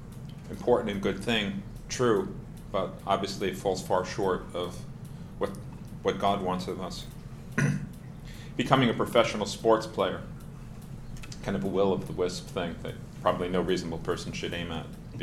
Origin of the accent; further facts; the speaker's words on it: Florida, United States; I'm from Southwest Florida, and the Masters is this weekend